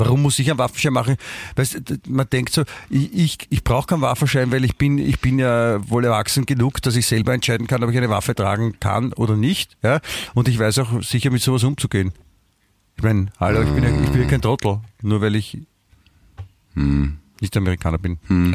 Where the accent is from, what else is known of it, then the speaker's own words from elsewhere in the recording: Southern Germany, Germany; Ich meine, ich bin Deutscher, ja? Aber das Biefke ist ja, das sind ja die Preußen. Ja? Also eher die Nordwestdeutschen. Ja? Und ich bin ja aus dem Süd.